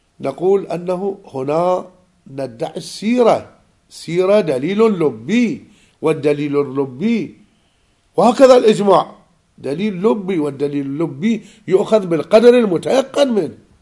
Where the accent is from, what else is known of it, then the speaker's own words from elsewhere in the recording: Najaf, Najaf Governorate, Iraq; عندنا بعض الكلمات احنا من النجف